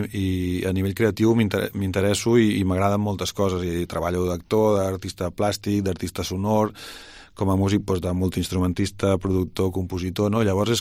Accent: Tarragona, Catalonia, Spain; jo sóc nascut a Tarragona i ja pel simple fet de néixer allí hi ha tot un bagatge folclòric i cultural que t'acompanya sonor, i jo he sigut casteller des de petit, de família molt friqui castellera

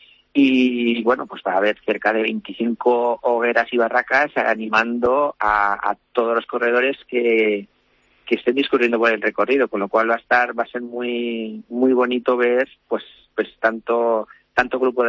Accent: Alicante, Valencian Community, Spain; Como alicantino, como ex atleta olímpico

